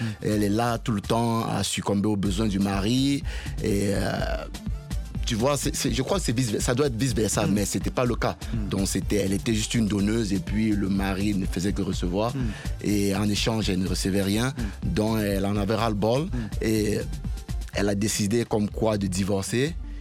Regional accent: Cameroon; Au Cameroun, je suis Camerounais.

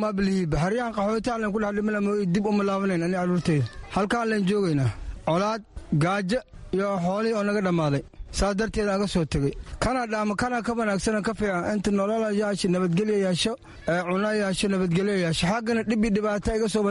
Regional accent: Dinsoor, Bay, Somalia; now in Dadaab, Kenya; waxaan ka imaanay degmada diinsoor

